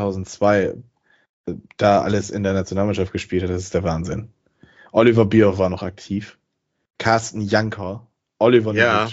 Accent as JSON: {"language": "German", "region": "Bremen", "country": "Germany", "said": "als Bremer"}